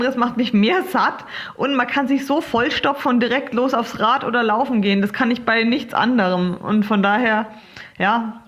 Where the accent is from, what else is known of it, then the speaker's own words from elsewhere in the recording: Bayreuth, Bavaria, Germany; born there; Also ich habe mehrere Bases. Geboren bin ich in Bayreuth, wo ich auch öfter mal bin. Dann natürlich am Olympiastützpunkt in Saarbrücken und hier in Lanzarote im Club La Santa.